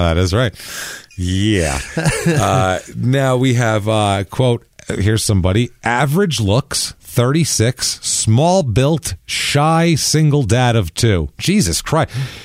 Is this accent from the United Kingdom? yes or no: no; New York, United States; I grew up in New York. Lots of kids were like, man, a fucking tree.